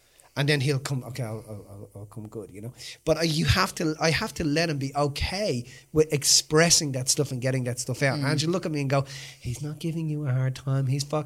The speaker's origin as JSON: {"language": "English", "country": "Ireland", "said": "I mean, I am fucking Irish, so I can say just say what I say."}